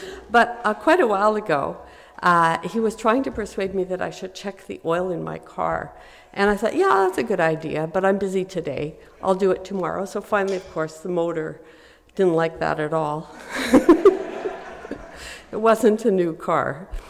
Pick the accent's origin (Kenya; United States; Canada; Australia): Canada; Quebec; moved away; We're a restless bunch, and even now I'm far from Quebec.